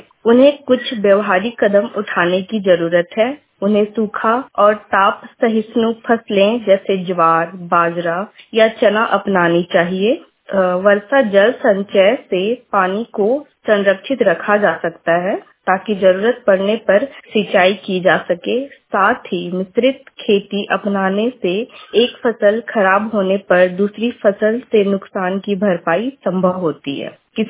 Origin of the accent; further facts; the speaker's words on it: Simdega, Jharkhand, India; और मैं सिमडेगा झारखंड से हूँ।